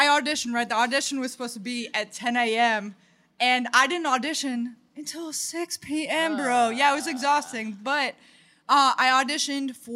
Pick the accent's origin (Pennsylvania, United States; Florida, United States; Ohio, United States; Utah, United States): Ohio, United States; Cleveland; I'm from Cleveland.